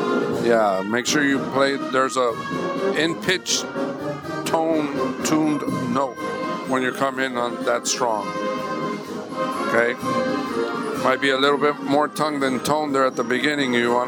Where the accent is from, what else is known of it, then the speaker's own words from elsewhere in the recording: Rio Grande City, Texas, United States; I am from Rio Grande City